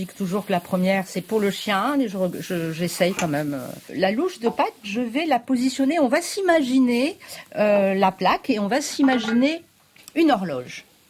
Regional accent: Brittany, France; Chez nous, en Bretagne, on aime bien le lardiguel.

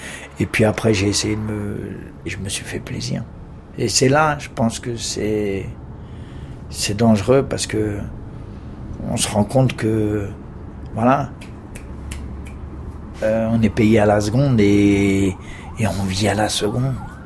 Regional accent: Vitry-sur-Seine, Île-de-France, France; Je suis l'aîné de 5 enfants. J'ai grandi à Vitry-sur-Seine, dans la banlieue sud, dans une cité assez difficile.

